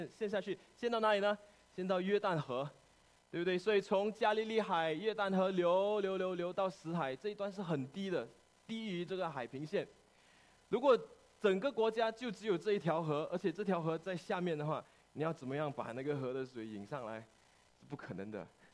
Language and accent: Chinese; Malaysia; 我在马来西亚成长，那马来西亚呢很多华人都庆祝农历新年